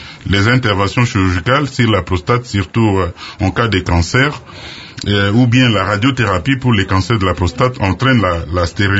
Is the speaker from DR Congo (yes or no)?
yes; DR Congo; chez nous, en République démocratique du Congo, en Afrique centrale en général